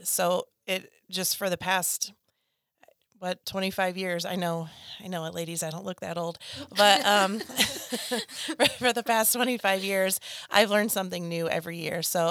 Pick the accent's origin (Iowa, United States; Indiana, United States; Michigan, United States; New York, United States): Indiana, United States; Fairland; I grew up in Fairland, Indiana.